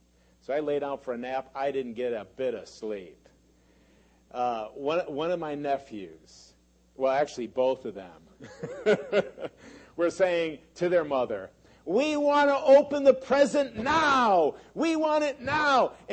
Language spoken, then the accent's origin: English; Connecticut, United States; I went up to my home state of Connecticut.